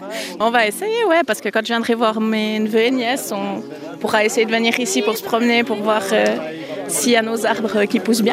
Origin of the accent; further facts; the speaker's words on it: Le Landeron, Neuchâtel, Switzerland; now in Neuchâtel, Switzerland; J'ai grandi au Landran, maintenant j'habite à Neuchâtel, mais. Je garde quand même beaucoup d'affection pour ce village, quoi.